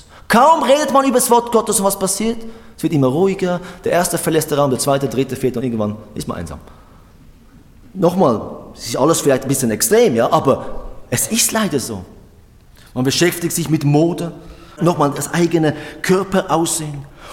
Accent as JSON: {"language": "German", "country": "Switzerland", "said": "bei uns in der Schweiz ist das ein Thema, ja. Land der Banker. Das heißt nicht, dass wir geldgierig sind"}